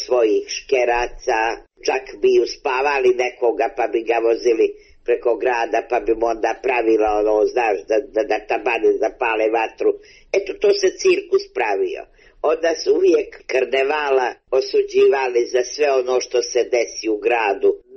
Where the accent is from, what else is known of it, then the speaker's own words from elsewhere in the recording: Budva, Montenegro; Kod nas u Budvi ima i pjesma karnevalska koja se obavezno pjevala u te dane.